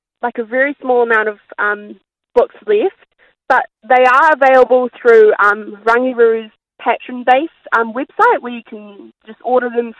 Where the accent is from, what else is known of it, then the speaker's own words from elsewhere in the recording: New Zealand; also born or lived in India; So I definitely do count myself a New Zealander, but I am definitely Indian at the roots.